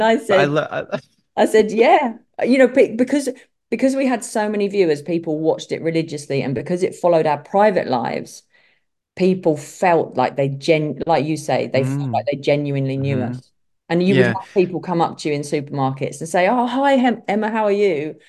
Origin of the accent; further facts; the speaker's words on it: South East England, United Kingdom; accent: Kent; because a lot of people recognize my terrible Kent accent.